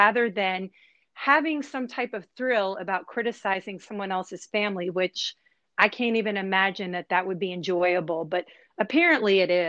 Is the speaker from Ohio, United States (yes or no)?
no; New Orleans, Louisiana, United States; bunch of people from New Orleans joined it because, we were all displaced, and I didn't live back in my home state for 3 years.